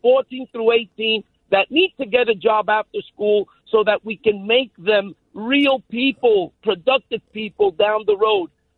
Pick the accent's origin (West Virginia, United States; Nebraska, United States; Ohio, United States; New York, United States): New York, United States; New York City; Listen, I'm a New Yorker. I'm a capitalist.